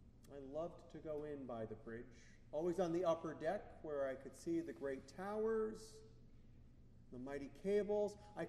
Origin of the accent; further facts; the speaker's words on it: United States; Growing up outside of New York City, we had two ways to go into town.